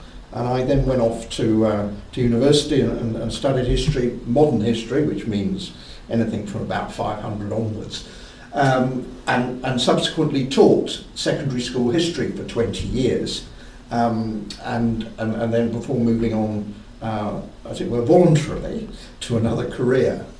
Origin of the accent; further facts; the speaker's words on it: Isle of Wight, South East England, United Kingdom; I was brought up on the Isle of Wight, which leaves one with all sorts of legacies, some of which are more helpful than others.